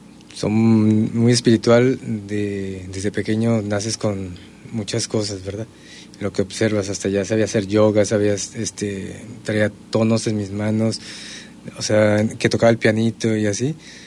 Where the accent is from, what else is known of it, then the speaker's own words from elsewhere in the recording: Monterrey, Nuevo León, Mexico; born there; now in Puerto Vallarta, Mexico; Sí, nací en Monterrey.